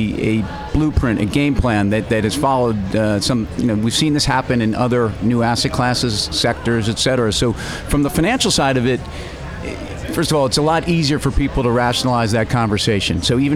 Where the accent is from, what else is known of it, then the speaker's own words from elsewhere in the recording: New York, United States; which is why it's really cool to be here, essentially in the Valley area and where tech is born as a New Yorker.